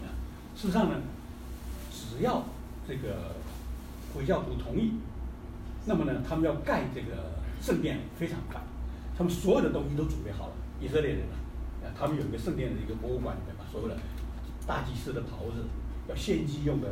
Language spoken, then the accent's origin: Chinese; China; 所以呢土耳其人对我们中国人很友善，对不对？